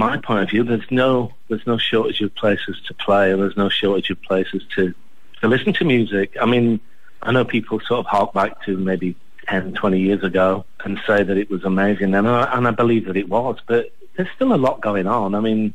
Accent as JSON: {"language": "English", "town": "Sheffield", "region": "Yorkshire and the Humber", "country": "United Kingdom", "said": "I'm from Sheffield, which is pretty, in the scheme of things, yeah, from this side of the world, it's very near to Manchester."}